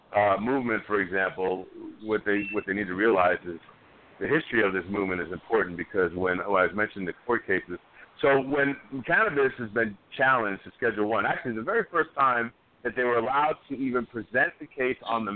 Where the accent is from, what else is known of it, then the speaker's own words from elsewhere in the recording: New York, United States; I had the good fortune of growing up in New York, and so High Times wasn't hidden from our magazine racks, you know, when I was growing up, like it has been in other places.